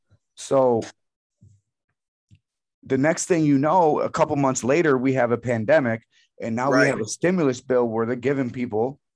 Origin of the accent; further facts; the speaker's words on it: Lumberton, North Carolina, United States; my hometown of Lumberton, North Carolina would be completely wiped out.